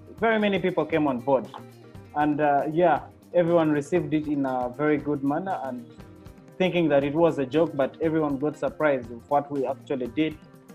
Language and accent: English; Uganda; majorly focusing around Uganda as my home country.